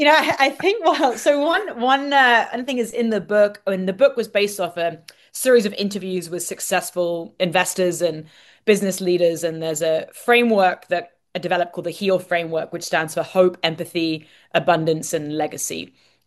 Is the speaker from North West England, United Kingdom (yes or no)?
no; London, United Kingdom; also born or lived in India; I also spent some time in India. I grew up in London